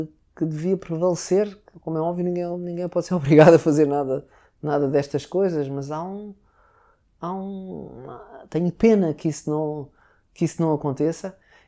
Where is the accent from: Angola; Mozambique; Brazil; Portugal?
Portugal; Lisbon; nós somos lisboetas e estamos em Lisboa